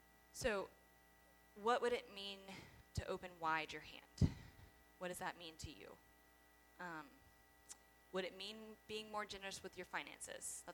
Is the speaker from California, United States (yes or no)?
no; Savannah, Georgia, United States; now in Augusta, United States; I'm from Savannah, but I primarily moved back to Augusta because I had those community connections